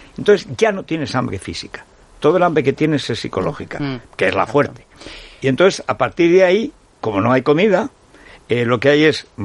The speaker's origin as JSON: {"language": "Spanish", "town": "Teruel", "region": "Aragon", "country": "Spain", "said": "pero como soy de Teruel, no puedo ir a Teruel."}